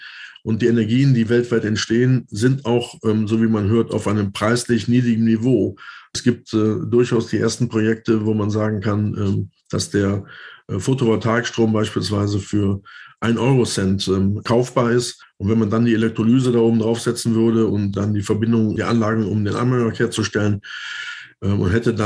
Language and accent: German; Düsseldorf, North Rhine-Westphalia, Germany; gerade auch in meiner Heimat in Düsseldorf.